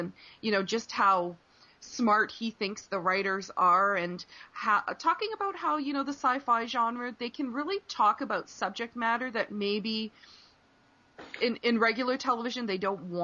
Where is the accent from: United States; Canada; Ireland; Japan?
Canada; as a Canadian, I think that's kind of cool